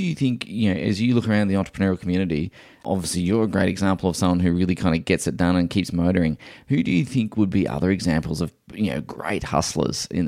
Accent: Queensland, Australia; many years ago, I met a real estate agent in my hometown in Queensland

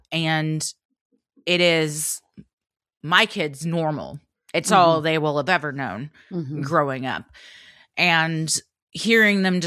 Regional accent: Canada; because I'm a Canadian, eh?

